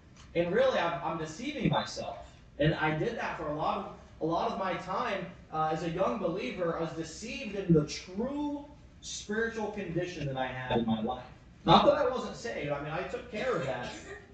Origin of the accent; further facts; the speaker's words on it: Oklahoma City, Oklahoma, United States; But I was born in Oklahoma City, so I'm an Okie, amen. In fact, I was born in Baptist Hospital. I'm more expressive, so I am legit, okay? And but raised in church